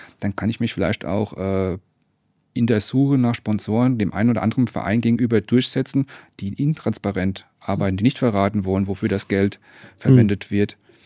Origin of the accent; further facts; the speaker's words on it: Bavaria, Germany; ich komme aus Bayern